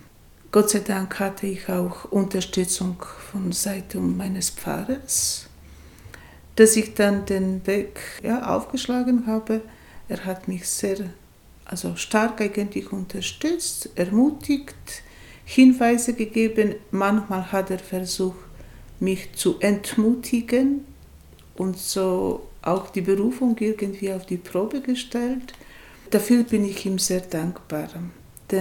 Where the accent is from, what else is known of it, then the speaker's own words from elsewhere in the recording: Poland; now in Switzerland; Ich bin eine Polin, die aber schon lange in der Schweiz lebt